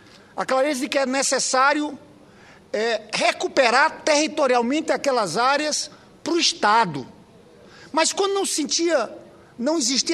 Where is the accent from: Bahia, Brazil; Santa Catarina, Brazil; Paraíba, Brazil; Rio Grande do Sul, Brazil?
Paraíba, Brazil; tem muitos nordestinos, eu sou paraibano, senador pelo Rio